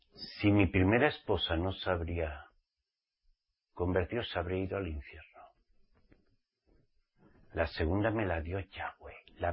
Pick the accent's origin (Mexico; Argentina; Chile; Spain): Spain; Y eso que soy español.